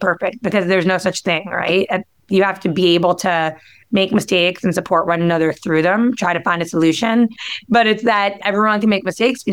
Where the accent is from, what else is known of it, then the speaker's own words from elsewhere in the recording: New York, United States; I am from New York, Long Island. And my parents are both New Yorkers as well.